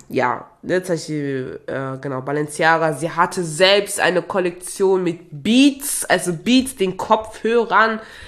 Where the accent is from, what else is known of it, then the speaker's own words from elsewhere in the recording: Togo; ich komme ja auch ursprünglich aus Togo